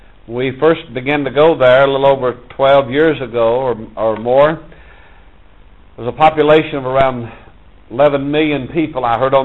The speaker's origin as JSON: {"language": "English", "region": "the South", "country": "United States", "lives_now": "West Indies", "said": "As you can tell, we're from the South. I've been in the West Indies for almost 35 years."}